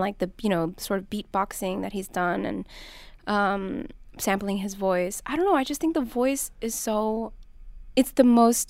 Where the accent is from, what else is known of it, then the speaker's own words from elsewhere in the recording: Los Angeles, California, United States; So I'm from Los Angeles, and I grew up seeing For Your Consideration billboards all over L.A.